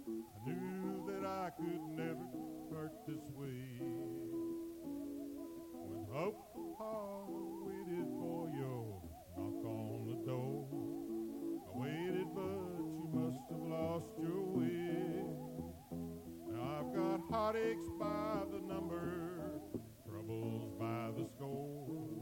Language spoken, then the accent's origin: English; West Virginia, United States; I'm from West Virginia originally.